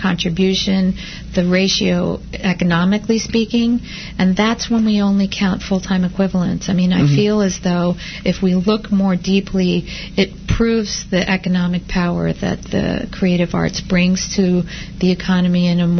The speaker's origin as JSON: {"language": "English", "region": "New York", "country": "United States", "tie": "born or raised there", "said": "I mean, I grew up in New York. I thought that."}